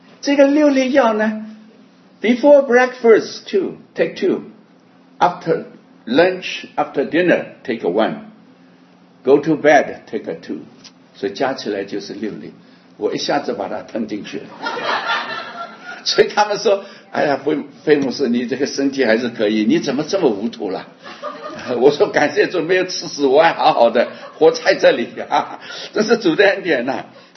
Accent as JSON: {"language": "Chinese", "region": "Shanghai", "country": "China", "tie": "born or raised there", "said": "我在上海长大，在上海做事，好像昨天一样，现在七十几岁的人了。"}